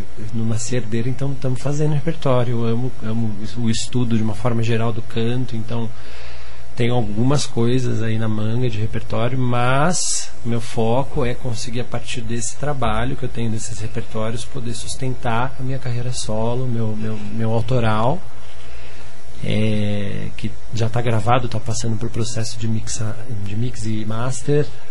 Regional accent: São Paulo, Brazil; also born or lived in Londrina / Maringá; vim de Maringá. Não sou de lá, né? Originalmente sou de São Paulo, mas vim para o Paraná há pouco menos de 10 anos atrás para me formar na UEL, em Londrina. Terminei formada na UEL e fui para Maringá.

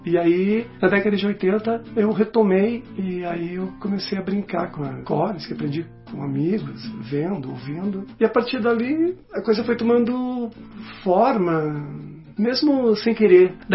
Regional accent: Cerne, Paraná, Brazil; born there; Cerne é um sítio, na verdade, a 38 quilômetros do centro de Curitiba. Era um distrito, um distrito de Campo Largo.

